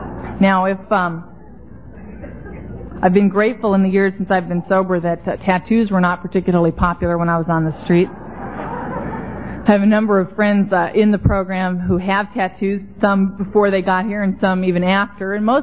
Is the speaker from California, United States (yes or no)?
yes; Los Angeles, California, United States; born or raised there